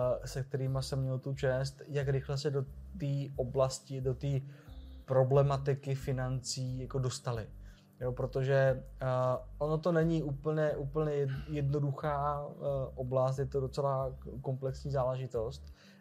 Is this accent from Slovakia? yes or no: yes; Slovakia; Czech is a second language; já jsem Slovák a já nemám prostě tu češtinu jako takhle zmáklou, že bych tu gramatiku sypal z patra